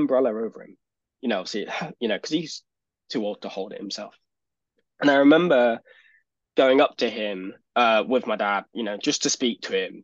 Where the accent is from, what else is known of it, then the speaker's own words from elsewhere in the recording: United Kingdom; then obviously we're being British, we'll probably come home and have like a roast dinner, right?